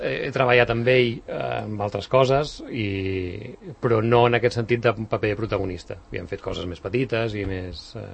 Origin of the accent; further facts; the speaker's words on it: Sant Cugat del Vallès, Catalonia, Spain; els exteriors seran aquí a Sant Cugat, perquè bueno, val, els dos som d'aquí de tota la vida.